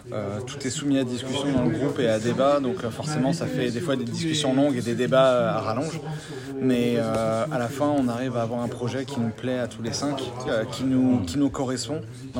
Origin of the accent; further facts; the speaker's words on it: Grand Est, France; Moi, je suis d'Alsace.